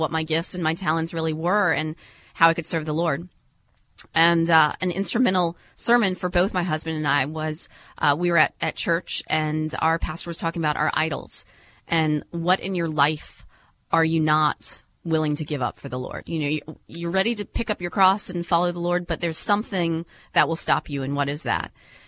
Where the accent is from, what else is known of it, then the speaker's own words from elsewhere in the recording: Cary, North Carolina, United States; my hometown in Cary, North Carolina. And so we moved back to North Carolina